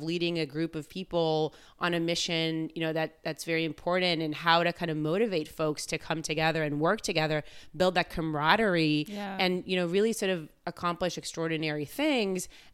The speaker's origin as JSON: {"language": "English", "country": "Israel", "tie": "born or raised there", "said": "I was born and raised in Israel, and actually grew up in a place called the Weizmann Institute of Science."}